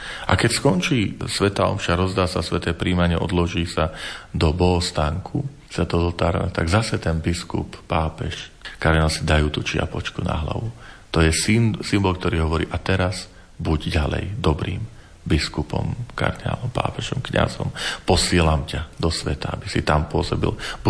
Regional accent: Žilina Region, Slovakia; tam som mal kňazskú vysviacku spolu s mojimi spolubratmi, ktorí pochádzame z Oravy

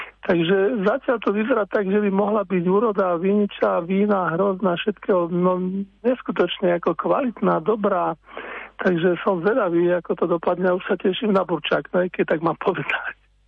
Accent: Svätý Jur, Bratislava Region, Slovakia; Musím povedať, že teda ja som konkrétne zo Svätého Jura, tu bývam, takže to je najväčšia naša vinárska oblasť na Slovensku, Malokarpatská

